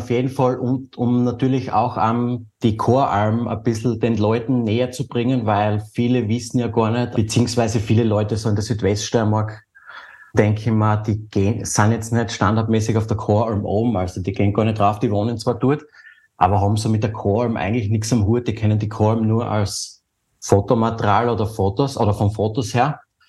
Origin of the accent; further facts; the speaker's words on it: Styria, Austria; Ich bin ja selber zum Teil auf der Freiländeralm aufgewachsen und bei der Oma, die war früher Sennerin.